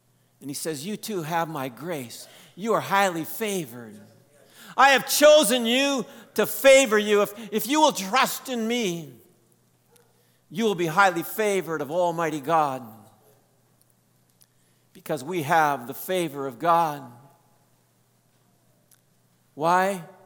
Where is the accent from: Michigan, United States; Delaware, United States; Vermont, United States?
Michigan, United States; Trout Creek; I remember growing up in Trout Creek, Michigan, the Upper Peninsula of Michigan, where it's very normal to get below zero, 20 below, 40 below, 15 feet of snow.